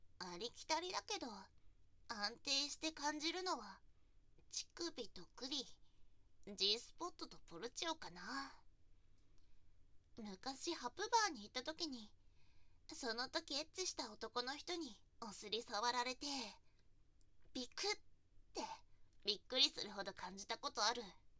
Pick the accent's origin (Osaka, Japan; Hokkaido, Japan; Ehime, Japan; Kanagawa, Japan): Hokkaido, Japan; moved away as an adult; now in Tokyo, Japan; 出身地は北海道、ドサンコなんだ。大学に入学するときに上京したんだけど、結局通えなくて辞めちゃった。実家とも絶縁状態だし、東京が何かと便利だからずっと住んでるんだ。